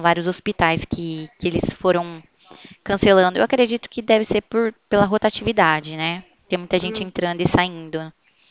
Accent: Ribeirão Preto, São Paulo, Brazil; eu sou aqui de Ribeirão Preto também

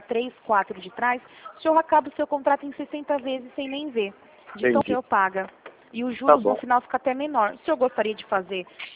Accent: Rio Claro, São Paulo, Brazil; Eu sou daqui de Rio Claro mesmo

